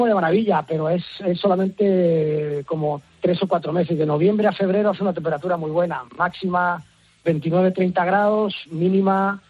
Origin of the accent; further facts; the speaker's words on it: Malaga, Andalusia, Spain; Yo también soy malagueño, como tú, soy de la ciudad de Málaga, somos malagueños.